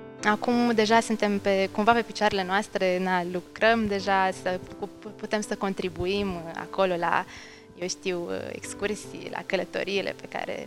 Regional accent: Bucharest, Romania; eu stau lângă cu părinții, sunt din București.

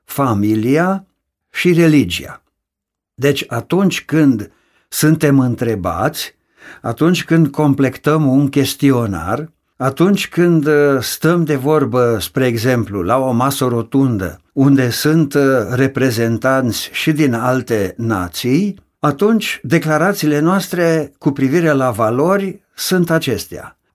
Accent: Romania; noi ar trebui, ca români, să ne luăm gândul de la ideea de joc

